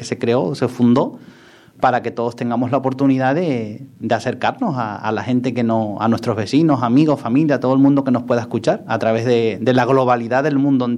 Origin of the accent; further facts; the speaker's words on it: Canary Islands, Spain; poder estar en mi tierra. Eso está bastante dicho, la verdad, pero uno se siente muy a gusto cuando está aquí, en este maravilloso pueblo que tenemos, en el norte de Tenerife, tan olvidado en muchas ocasiones para mucha gente